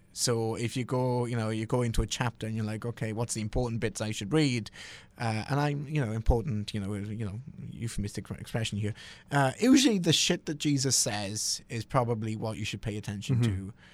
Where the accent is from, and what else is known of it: United Kingdom; born or raised there